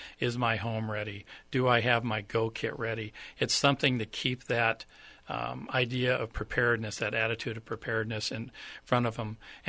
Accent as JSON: {"language": "English", "region": "California", "country": "United States", "said": "I came from Southern California, and that's where most of my fire service experience is from."}